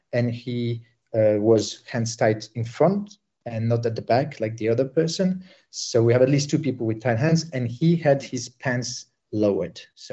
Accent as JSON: {"language": "English", "town": "Sarajevo", "country": "Bosnia & Herzegovina", "said": "I'm originally from Bosnia. I'm from Sarajevo"}